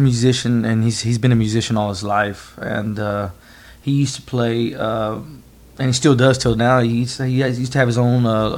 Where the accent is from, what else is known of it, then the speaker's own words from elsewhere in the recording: Waxahachie, Texas, United States; now in Midlothian, United States; Well, originally I'm born and raised in Waxahachie, Texas, which is about like 7-8 minutes from here.